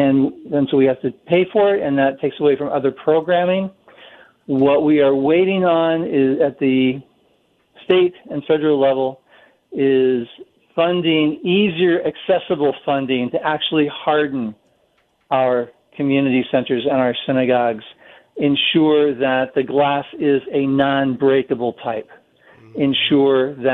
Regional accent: Colorado, United States; And then in Boulder, Colorado, my home state, there was a literal fire attack

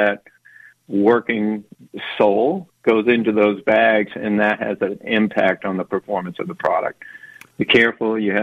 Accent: Maine, United States; and I'm in love with the story, but I grew up in Maine.

